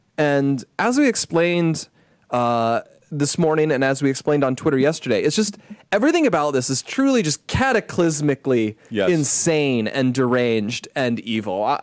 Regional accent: Sioux Falls, South Dakota, United States; My hometown of Sioux Falls once had 19 murders in a year.

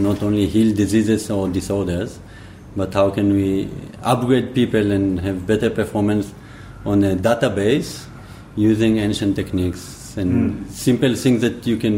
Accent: Israel; English is a second language; moved away as an adult; now in India

